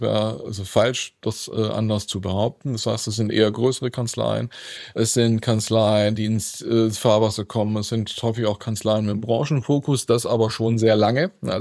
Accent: Swabia, Germany; ich komme aus dem Schwäbischen

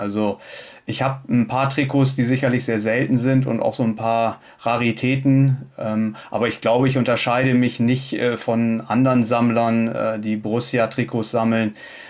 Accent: Bremen, Germany; ich komme ja aus der Bremer Region

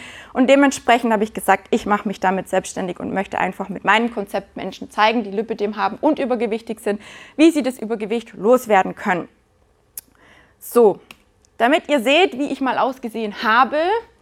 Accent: Günzburg, Bavaria, Germany; born there; Ich bin in Günzburg geboren. Ist, glaube ich, nicht ganz so weit von hier.

